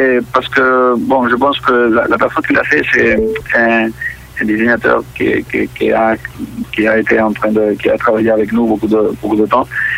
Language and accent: French; Barcelona, Catalonia, Spain; French is a second language; Je parle français, oui, parce que j'étais à l'école française quand j'étais petit, c'est à Barcelone.